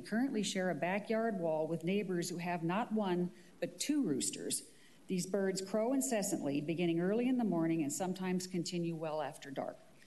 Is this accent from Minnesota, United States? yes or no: no; California, United States; Growing up in Los Angeles County, I kept hens as a hobby and found doing so fun and rewarding.